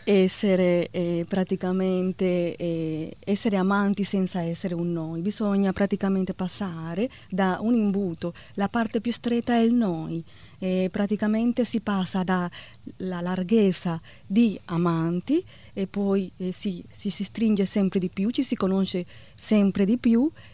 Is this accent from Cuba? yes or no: yes; Cuba; Italian is a second language; now in Italy; Italia è un paese che mi ha accolta, invece Cuba è il paese che mi ha visto nascere.